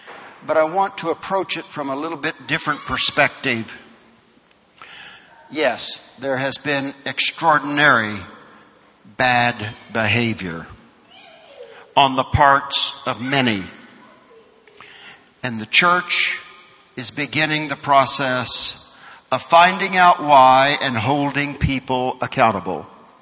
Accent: Missouri, United States; I grew up in Missouri and my father was born in Kansas.

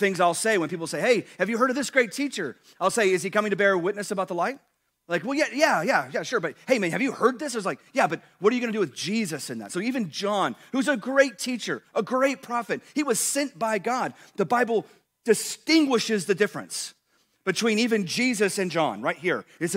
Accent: Texas, United States; Now listen, I was born and raised in Texas, and I think it's fantastic, but it's not enough.

